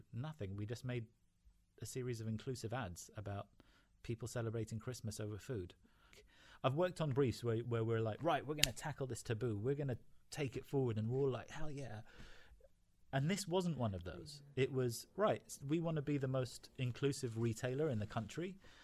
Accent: London, United Kingdom; also born or lived in United States; So I'm Lebanese originally, born and raised in London, but... You know, I am an Arab. Both my parents were Lebanese, moved here during the Civil War. My dad was Muslim, my mum Christian. I actually lived in the States during 9/11

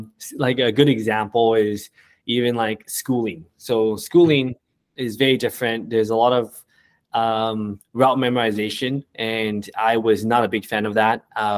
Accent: Detroit, Michigan, United States; also born or lived in Taiwan / Windsor; So I was born in Taiwan. And my family moved really early on, like when I was like 3, to Detroit.

